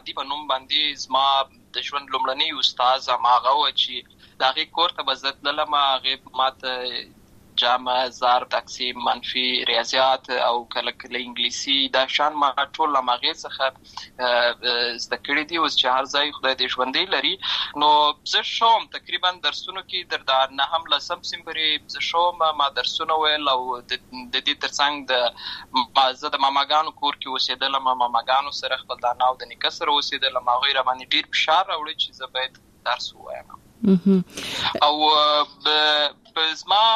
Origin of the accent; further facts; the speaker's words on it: Lashkar Gah, Helmand, Afghanistan; born there; زه په اصل کې د ورزګان ولایت یم اما زه په هلمند ولایت د شکرګاه کې پیدا شوی یم